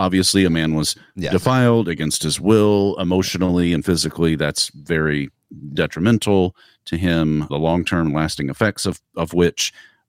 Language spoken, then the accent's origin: English; the South, United States; Look, I'm from the South, so who knows? It's just always going to be there.